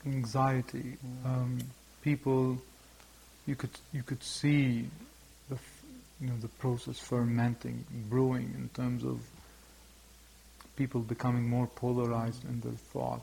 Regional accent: Beirut, Beirut Governorate, Lebanon; I mean, for us, growing up in Beirut, the American University was really a highlight of education.

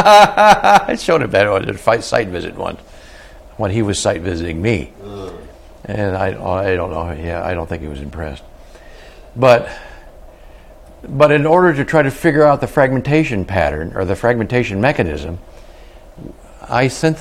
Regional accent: United States; I'm an American.

